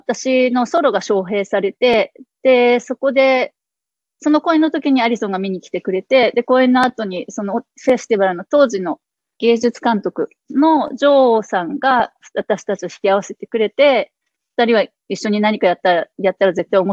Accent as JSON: {"language": "Japanese", "region": "Tokyo", "country": "Japan", "tie": "born or raised there", "moved": "as an adult", "lives_now": "Berlin, Germany", "said": "自分が日本人で東京で育ってきたこととか、あとは今ベルリンでずっともう20年近く暮らしていて"}